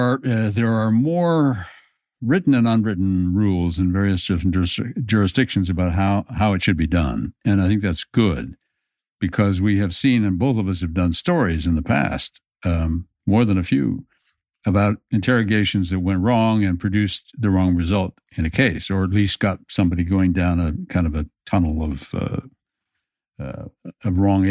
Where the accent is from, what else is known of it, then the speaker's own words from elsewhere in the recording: Canada; they heard I was from Canada